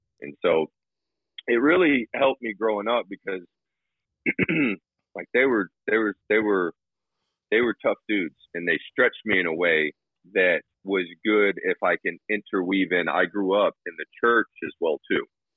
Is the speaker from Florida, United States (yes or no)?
yes; Florida, United States; I would say, like, I grew up in Florida, and so I'd be down there and we'd be working.